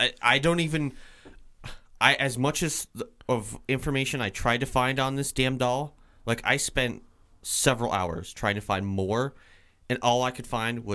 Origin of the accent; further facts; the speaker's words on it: Vermont, United States; Because I don't really know much about Vermont teddy bear, even though I'm from Vermont.